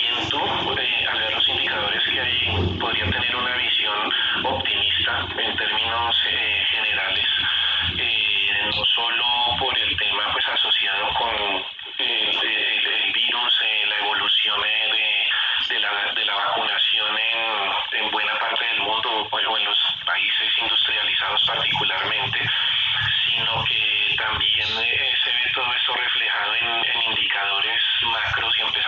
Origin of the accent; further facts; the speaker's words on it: Colombia; Hoy para nosotros como colombianos, saber que tenemos petróleo por encima de la cotización internacional